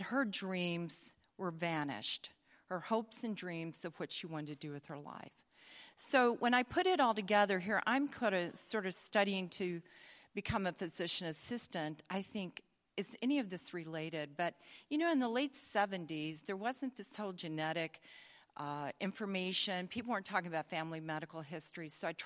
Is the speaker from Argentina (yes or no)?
no; the South, United States; accent: Southern; And if we're fortunate, I'll not lapse into my southern accent, but I might.